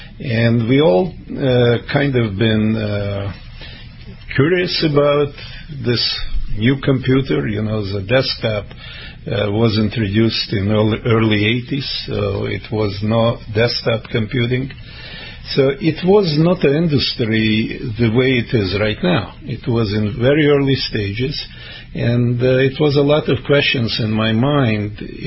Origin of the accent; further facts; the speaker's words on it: New England, United States; accent: New England; English is a second language; So by now you probably noticed my New England accent. I wasn't born in this country. I arrived in the United States as a refugee in 1976.